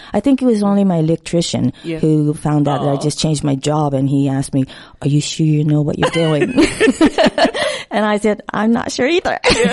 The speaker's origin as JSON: {"language": "English", "country": "Japan", "moved": "as an adult", "lives_now": "London, United Kingdom", "said": "originally I'm from Japan."}